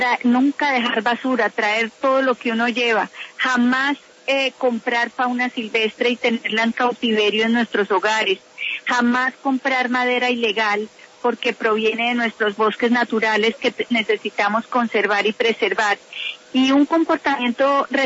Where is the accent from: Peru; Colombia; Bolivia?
Colombia; pero en la que sí nosotros podemos incidir como colombianos si logramos frenar la deforestación